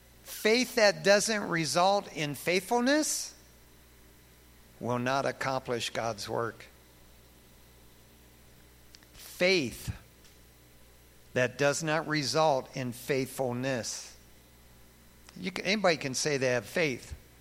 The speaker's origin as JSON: {"language": "English", "town": "East Detroit", "region": "Michigan", "country": "United States", "said": "I'm from Michigan. I'm a Michigander. East Detroiter."}